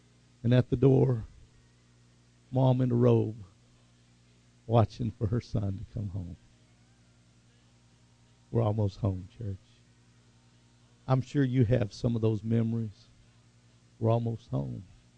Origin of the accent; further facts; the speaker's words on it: Tulsa, Oklahoma, United States; Tulsa, my hometown, where I grew up. My best friends are there. Tulsa.